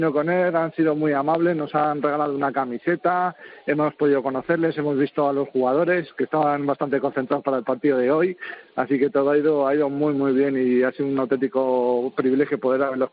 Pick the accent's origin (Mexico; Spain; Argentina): Spain; now in Finland; Somos actualmente 135 miembros, de los cuales 8 somos españoles.